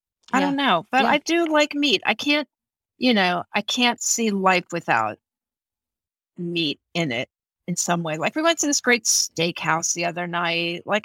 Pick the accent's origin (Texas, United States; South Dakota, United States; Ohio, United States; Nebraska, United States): Texas, United States; I grew up in Texas, you know, so people would eat frog legs.